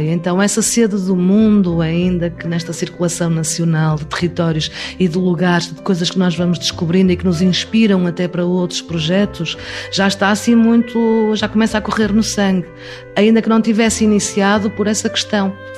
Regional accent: Matosinhos, Porto, Portugal; Era nascida e criada em Matosinhos e fazia teatro lá.

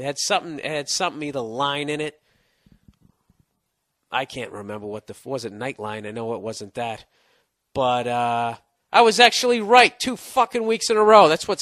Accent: Boston, Massachusetts, United States; because I'm from Boston and I fucking hate the New York teams.

